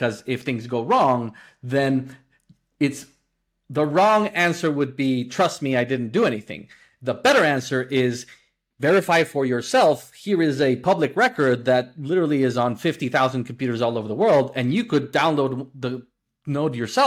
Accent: Guatemala; I was born and raised in Guatemala, had the opportunity to study in the United States, but then moved back.

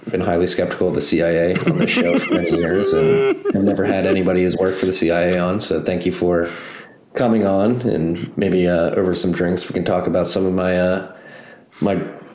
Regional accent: United States; And as an American citizen, and somebody cares deeply about Bitcoin and the future of America, as an individual who has a small but growing family with young children

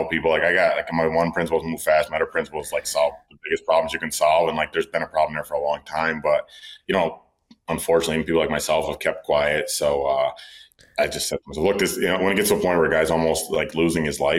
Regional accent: New York, United States; I'm from New York. Then I would come to New York

